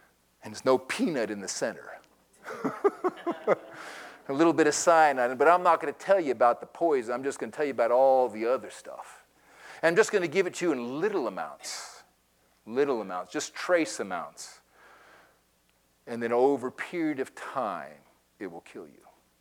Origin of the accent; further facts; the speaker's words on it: California, United States; I'm from Southern California. I know that area of Malibu.